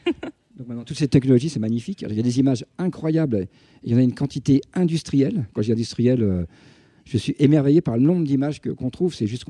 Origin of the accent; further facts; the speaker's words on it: Chamonix, Auvergne-Rhône-Alpes, France; Ben, à Chamonix, parce que d'abord, je suis de Chamonix, j'ai toujours aimé cette station.